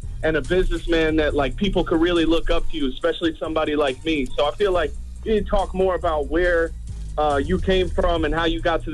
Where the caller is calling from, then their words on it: West Palm Beach, Florida, United States; I'm calling from Palm Beach County, West Palm Beach, Florida.